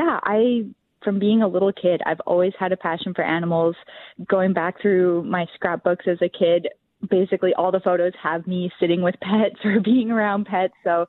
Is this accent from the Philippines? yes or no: no; Calgary, Alberta, Canada; I grew up in Calgary, Alberta, so nowhere near Old Crow.